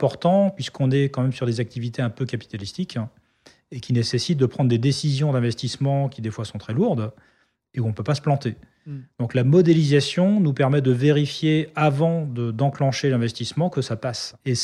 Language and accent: French; Brittany, France; Quand on est breton, en face, on voit vite New York.